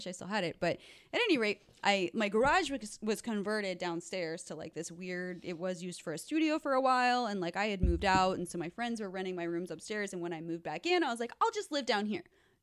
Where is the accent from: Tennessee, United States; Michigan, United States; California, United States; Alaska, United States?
Alaska, United States; also born or lived in Oregon; I grew up in the Pacific Northwest, so all my family's in Oregon. But for whatever reason, my dad took us to Alaska when we were young.